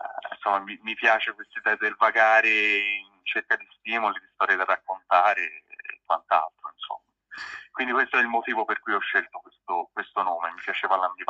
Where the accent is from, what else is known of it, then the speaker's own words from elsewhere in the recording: Florence, Tuscany, Italy; sono di Firenze